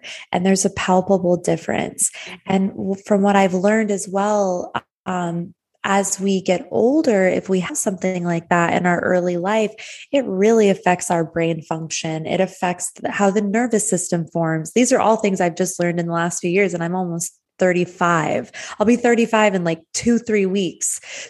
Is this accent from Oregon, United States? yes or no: no; Arizona, United States; moved away as an adult; now in Los Angeles, United States; I'm from Arizona, born and raised. I lived there till I was 18 years old.